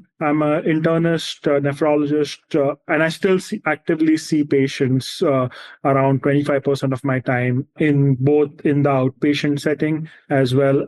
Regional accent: Mumbai, Maharashtra, India; now in New York City, United States; So I grew up in India, in Bombay, which some of you might know is one of the biggest cities in India. I live in New York City right now

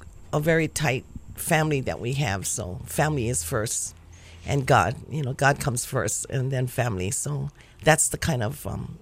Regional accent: Kalihi, Hawaii, United States; also born or lived in Waipahu; I grew up in Kalihi, Palama, but I've been all over. We were just like gypsies going over, raised up in Waipahu and all over, but mostly in the Kalihi, Palama area.

